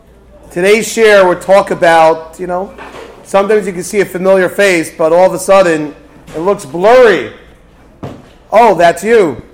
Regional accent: New York City, New York, United States; I come from New York.

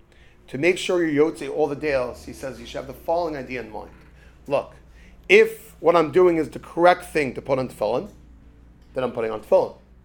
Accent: Brooklyn, New York, United States; when I grew up in Brooklyn, there was another yeshiva, Chaim Berlin.

